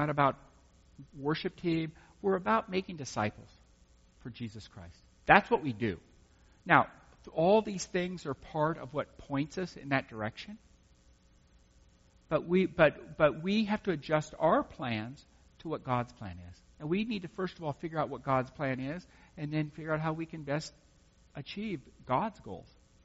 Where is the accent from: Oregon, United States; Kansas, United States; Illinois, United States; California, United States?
California, United States; I was raised in California for my whole life, so I guess I kind of got the idea on that.